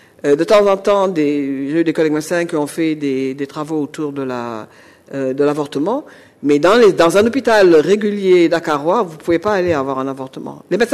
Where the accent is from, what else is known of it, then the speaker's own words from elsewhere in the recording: Senegal; Moi, mon identité culturelle, elle est multiple. Hein. Je suis africaine, je suis sénégalaise, je suis musulmane